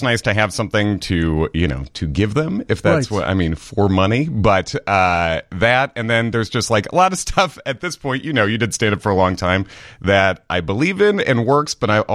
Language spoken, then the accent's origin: English; Hinsdale, Illinois, United States; I'm actually from Hinsdale.